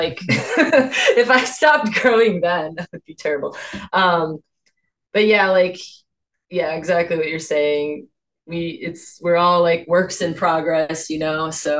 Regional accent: United States; I grew up in America, biracial, you know, half white, half Thai.

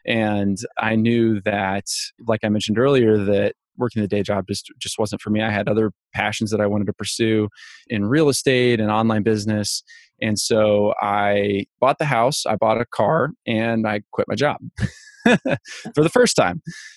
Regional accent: Evansville, Indiana, United States; moved away as an adult; now in Florida, United States; So back in 2016, I moved from Evansville, Indiana, where I grew up.

